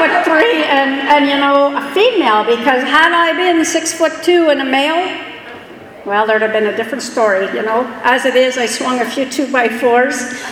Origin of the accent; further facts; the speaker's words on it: Quebec, Canada; at 15 years old, I'm from Quebec, and if you know anything about Quebec, you can drink at 18.